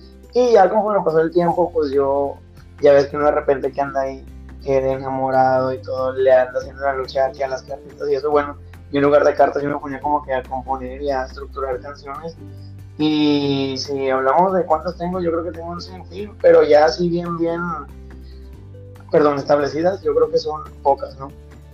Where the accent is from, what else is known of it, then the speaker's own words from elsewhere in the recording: Monterrey, Nuevo León, Mexico; Pues mira, gracias. Primero que nada, pues dejar en claro, soy de la ciudad de Monterrey. Estamos de polo a polo, estamos demasiado lejos. Pues yo tengo 16 años